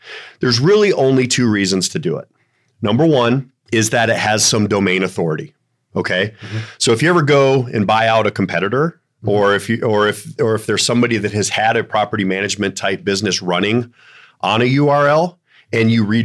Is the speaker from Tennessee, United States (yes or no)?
no; Colorado, United States; I'm from Colorado, so we use Denver.